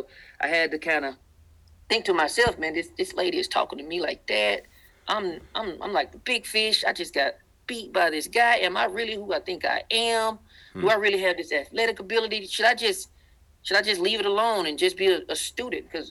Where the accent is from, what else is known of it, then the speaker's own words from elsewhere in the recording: the South, United States; accent: Southern; and I'm a Southern guy. I mean, people who are listening right now, you can tell by my accent. I'm deep Southern here.